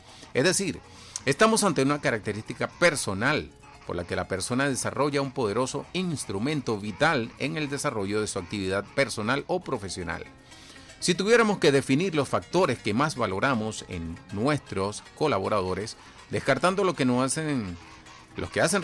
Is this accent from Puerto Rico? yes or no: yes; Sabana Grande, Puerto Rico; despedimos con este tema de mi pueblo natal, Sabana Grande